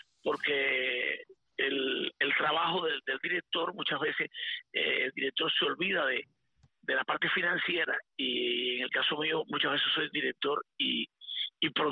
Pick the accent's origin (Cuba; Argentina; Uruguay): Cuba; Camagüey; moved away as an adult; also born or lived in Havana; Y luego de estar años ahí en mi pueblo haciendo teatro y escribiendo, pues en el año 1988 fui para La Habana para tratar de la televisión cubana. Ahí viví, dormí en casa de amistad, en casa de un tío, pero también en la funeraria